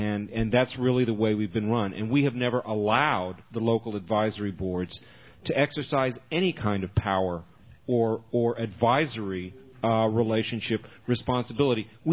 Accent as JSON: {"language": "English", "town": "Washington", "region": "District of Columbia", "country": "United States", "said": "I'm from Washington, D.C. I go back there"}